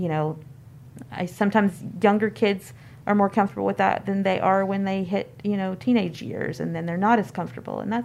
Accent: Kentucky, United States; I very much remember I grew up in Kentucky and remember a lot of kids coming up to me and saying, "What's wrong with you?"

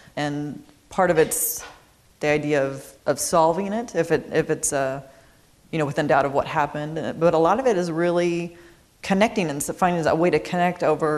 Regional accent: Missouri, United States; also born or lived in New York; I mean, I know when I lived in New York, people found it so strange that I was from Missouri.

